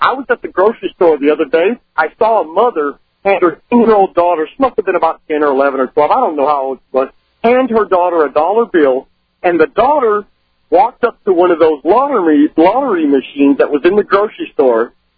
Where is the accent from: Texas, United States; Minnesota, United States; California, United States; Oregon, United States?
Texas, United States; San Antonio; I'm from San Antonio, and okay.